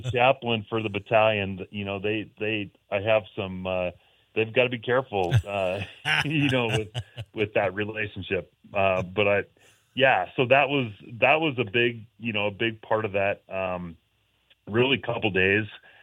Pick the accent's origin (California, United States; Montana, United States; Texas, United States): Montana, United States; Helena; And so, you know, growing up in Helena every Saturday morning, you know, as a kid, even before WaGriz was open, my dad and I got in the car and trekked over to Dornblaser and watched the Grizz